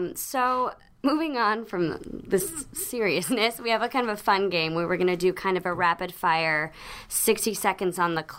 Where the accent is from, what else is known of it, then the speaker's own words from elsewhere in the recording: San Jose, California, United States; I'm from San Jose.